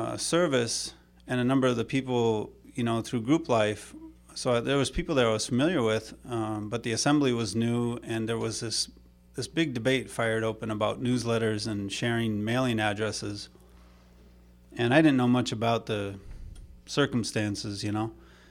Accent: Minnesota, United States; now in New York City, United States; I moved to New York City from Minnesota. I feel close to home because a number of people have guessed that that's where I'm from based on my accent.

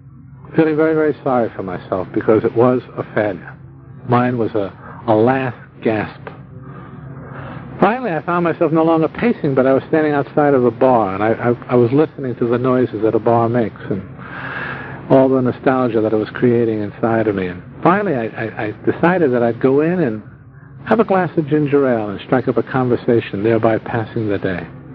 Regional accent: Vermont, United States; As a boy growing up in Vermont, when we took a walk in the woods, we took a Tunk.

